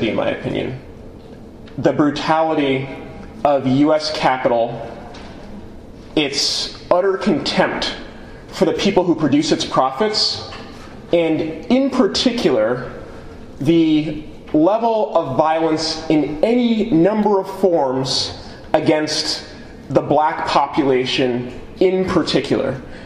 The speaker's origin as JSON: {"language": "English", "region": "East Coast", "country": "United States", "said": "I'm not from Detroit, I'm from the East Coast."}